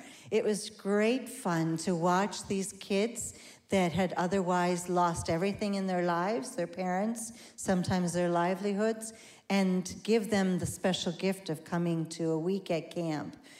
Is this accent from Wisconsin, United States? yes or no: yes; Portage, Wisconsin, United States; I grew up in Portage, Wisconsin, and people say, how does Portage meet Africa?